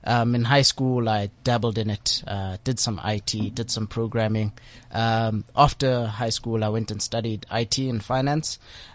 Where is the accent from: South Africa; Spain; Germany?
South Africa; Soweto, Gauteng; also born or lived in Protea; Also a Joburg boy. Born in Soweto, grew up